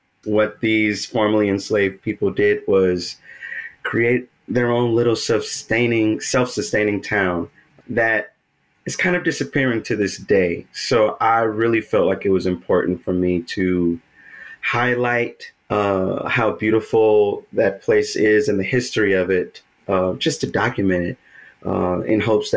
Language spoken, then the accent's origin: English; Hillaryville, Louisiana, United States; Hillaryville is a very, very small incorporated town in the Atchafalaya Basin of Louisiana.